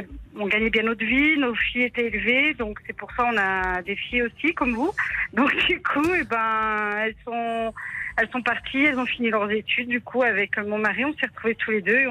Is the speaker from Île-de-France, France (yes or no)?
no; Saint-Étienne, Auvergne-Rhône-Alpes, France; moved away; on a quitté notre région, on est stéphanois et on est venu ici.